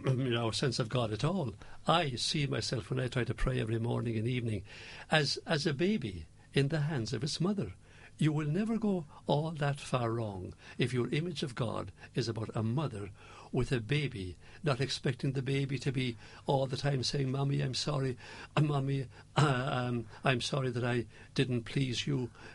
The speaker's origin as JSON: {"language": "English", "town": "Rathmore", "region": "Munster", "country": "Ireland", "said": "I'm born in Rathmore, near Killarney in County Kerry."}